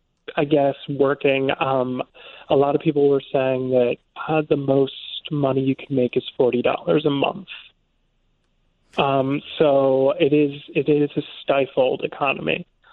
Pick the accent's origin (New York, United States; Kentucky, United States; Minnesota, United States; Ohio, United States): New York, United States